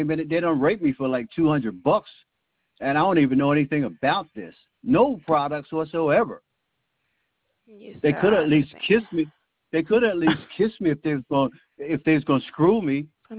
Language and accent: English; Cottonwood, Alabama, United States; born there; So I was born down there in Cottonwood, Alabama.